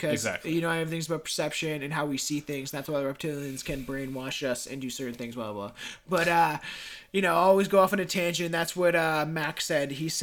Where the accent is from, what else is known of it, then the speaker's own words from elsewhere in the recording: Canada; maybe not Canada because we're from Canada